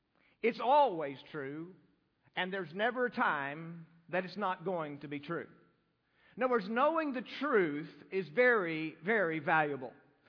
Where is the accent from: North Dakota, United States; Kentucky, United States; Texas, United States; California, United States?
Texas, United States; I grew up in West Texas, right? What do we have in West Texas? Well, we have oil and we have snakes. And that's about it.